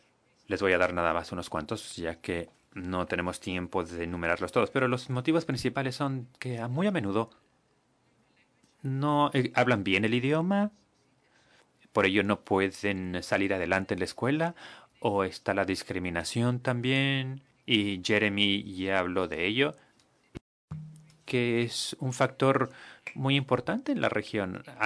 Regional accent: Brazzaville, Republic of the Congo; de Brazzaville, Congo.

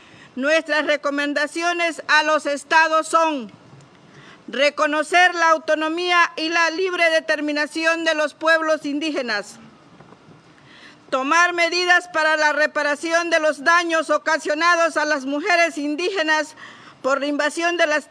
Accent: Oaxaca, Mexico; soy indígena zapoteca de Oaxaca, México.

